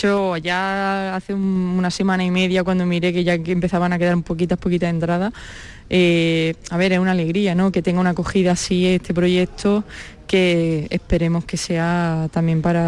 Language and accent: Spanish; Jaén, Andalusia, Spain; los que somos de Jaén nos duele mucho no poder cantar en nuestra tierra.